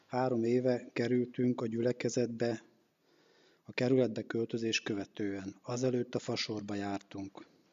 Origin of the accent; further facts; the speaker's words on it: Zakarpattia Oblast, Ukraine; now in Hungary; Kárpátaljáról származom, és 12 éve élek Magyarországon.